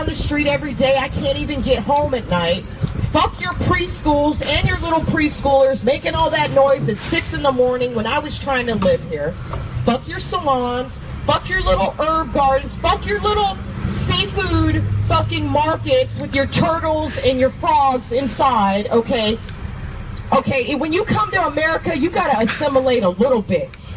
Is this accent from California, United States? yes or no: yes; Los Angeles, California, United States; now in San Francisco, United States; we have a Chinatown in my hometown of Los Angeles that is way cleaner, way better restaurants, not as many people.